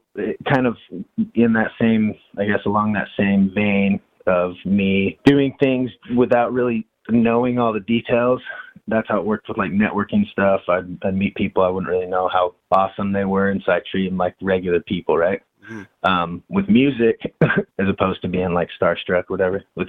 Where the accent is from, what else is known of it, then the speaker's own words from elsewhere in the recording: Salt Lake City, Utah, United States; also born or lived in Augusta, Georgia; I grew up in Salt Lake City, and then I went and I traveled and did sales for like 10 years, and I ran outside sales teams.